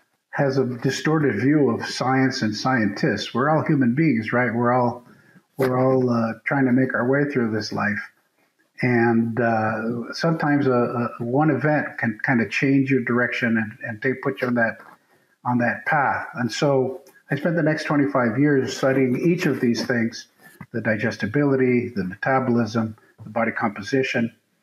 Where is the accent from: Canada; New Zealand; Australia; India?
Australia; moved away as an adult; now in Davis, United States; I came from Australia to UC Davis as a faculty member, assistant professor, in 1991